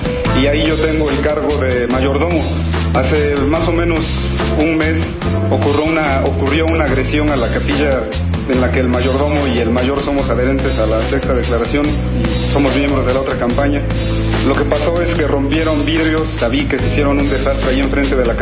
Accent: Huitzilpec, Puebla, Mexico; Nosotros somos originarios de la Mixteca Poblana, de un lugar que se llama Huitzilpec.

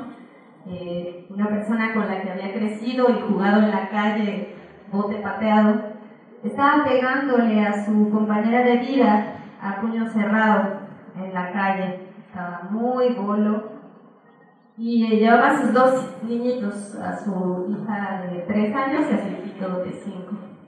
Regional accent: State of Mexico, Mexico; el 29 de septiembre en mi pueblo, me parece que también por un tema colonial, antes nos llamábamos Tlaxomulco, que en náhuatl significa el rincón de la tierra, y éramos una islita que estaba justo entre el lago de Zumpango y el lago de Texcoco

